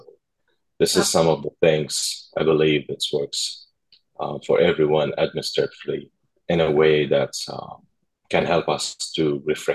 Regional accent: Syria; English is a second language; moved away as an adult; now in United States; And I'm originally from Syria. The capital city is called Damascus. I'm also a new arrival here in the United States. I'm here like almost 10 months or 11 months, something like this. And I'm as well ESL student.

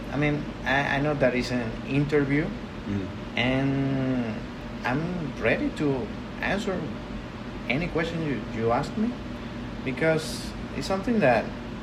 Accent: Puerto La Cruz, Anzoátegui, Venezuela; English is a second language; I'm from Anzoátegui, as I told you, and specifically from Puerto La Cruz, as a city in Anzoátegui.

